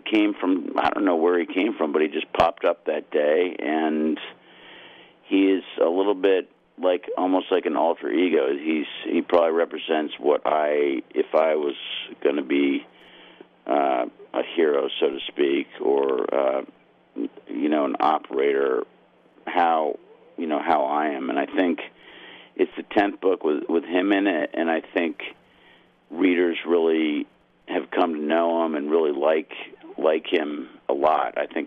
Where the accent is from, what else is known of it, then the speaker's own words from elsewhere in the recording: Connecticut, United States; I grew up in Connecticut, and my grandmother was always encouraging me to write.